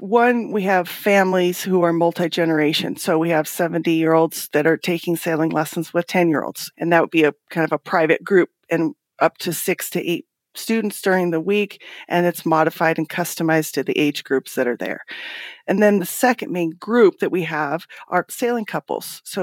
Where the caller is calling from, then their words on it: Montana, United States; I'm calling from Montana today.